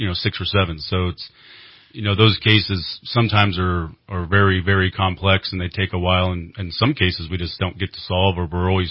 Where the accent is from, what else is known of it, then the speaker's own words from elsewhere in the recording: Redding, California, United States; So, yes, I was born in Orange County, and then my parents moved up north when I was about one, and we've been here ever since.